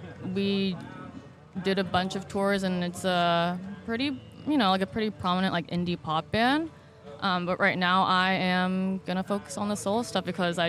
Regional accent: Davis, California, United States; Yeah, I grew up here. Went to Davis High School, Holmes Junior High, Valley Oak when it used to be a school.

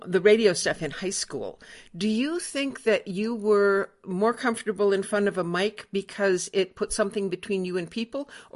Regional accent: Michigan, United States; where I grew up in Backwoods, Michigan, in the Upper Peninsula by Canada, that was one of the few things that we could actually hear.

